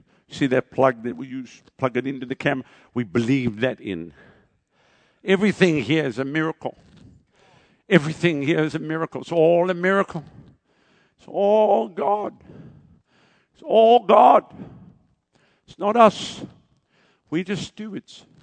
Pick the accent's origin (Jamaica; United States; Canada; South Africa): South Africa; You see, I come from South Africa.